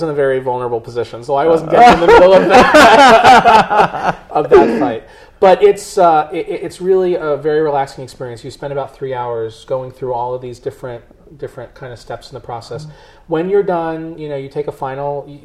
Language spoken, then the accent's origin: English; United States; Now, the place that I go in Amman, Jordan, I've been several times, and they know me there because I'm an American guy.